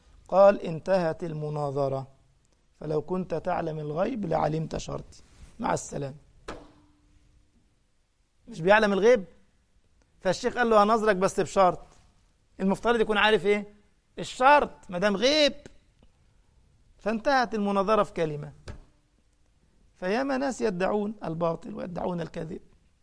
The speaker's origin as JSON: {"language": "Arabic", "country": "Egypt", "said": "درجة ان بعضهم عندنا في مصر كان يبدأ يحكي حكاوى غريبة"}